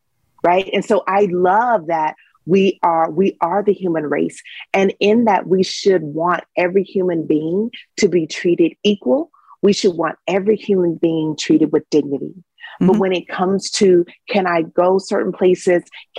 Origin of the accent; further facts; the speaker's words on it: Dallas, Texas, United States; I'm from Dallas, Texas, and talked about how we traveled. We were a traveling choir.